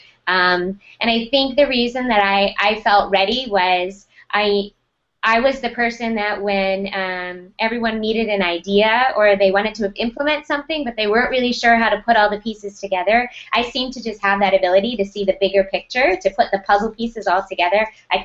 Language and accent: English; United States; well, I'm obviously from the United States based on my accent